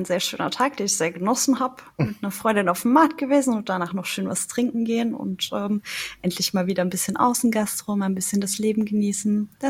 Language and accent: German; Luxembourg; now in Cologne, Germany; Ich komme ursprünglich aus Luxemburg, lebe jetzt seit 5 oder 6 Jahren, ich weiß gar nicht mehr genau, in Köln. Ich habe in Trier Wirtschaftsinformatik studiert